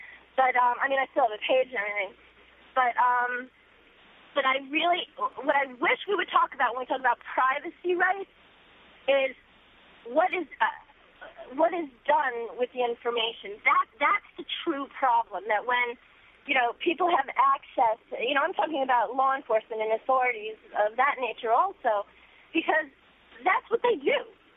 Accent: New York, United States; I grew up in Fufu, Westchester.

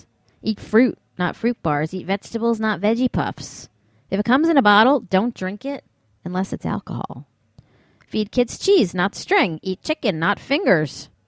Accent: New York City, New York, United States; Now, even my hometown of New York City, once the proud capital of too rich and too thin, now has to widen the subway seats and order heavy-duty ambulances.

